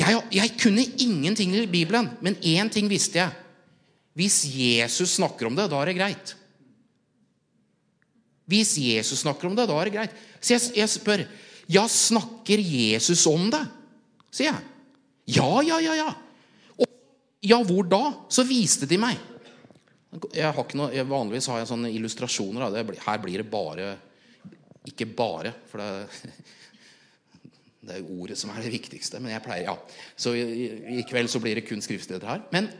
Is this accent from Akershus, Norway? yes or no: yes; Jessheim, Akershus, Norway; jeg har vokst opp I Jessheim, ikke sant?